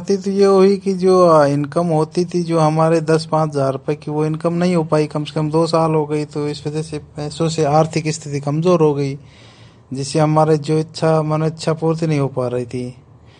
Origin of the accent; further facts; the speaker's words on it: Rajasthan, India; now in Delhi, India; Sir मैं राजस्थान से आया हूँ।